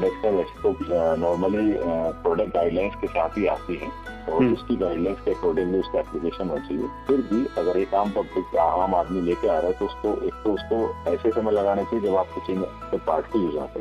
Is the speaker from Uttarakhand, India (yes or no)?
yes; Dehradun, Uttarakhand, India; मैं देहरादून से हूँ और मैं साइंस ग्रेजुएट हूँ